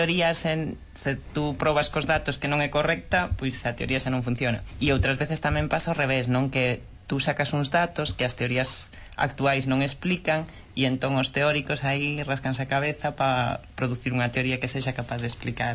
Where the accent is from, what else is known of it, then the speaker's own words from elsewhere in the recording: Galicia, Spain; moved away as an adult; now in Switzerland; Marchei de Galicia hai xa 10 anos coa bolsa da Fundación Barrier, que fun para a Universidade de Northwestern a facer o máster e o doutorado, que eso está ao lado de Chicago